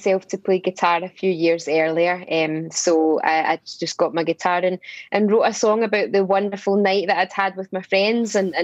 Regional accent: Scotland, United Kingdom; I mean, it's probably part of being Scottish.

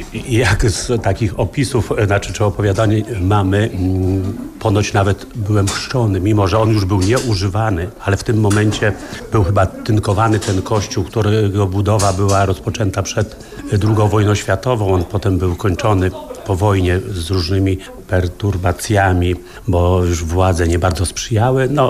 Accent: Matczyn, Lublin Voivodeship, Poland; Ja jestem z Matczyna

